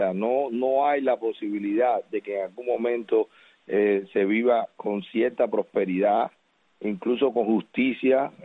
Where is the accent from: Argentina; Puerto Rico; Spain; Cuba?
Cuba; born there; moved away; Porque yo no puedo ir ahora donde yo nací a tomarme un trago con mis amigos. Ojalá me estén escuchando, los quiero mucho, los extraño.